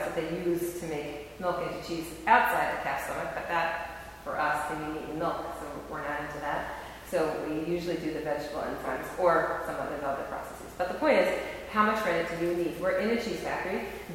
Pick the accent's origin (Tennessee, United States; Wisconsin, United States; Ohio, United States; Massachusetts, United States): Wisconsin, United States; born there; While we're in the cheese mode, I was born in Wisconsin.